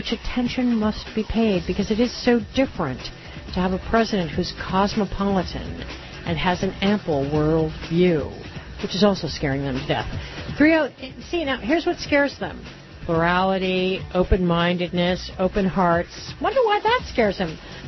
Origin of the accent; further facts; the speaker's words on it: Puerto Rico; I grew up in Puerto Rico, and there's no way I'm drinking bad coffee.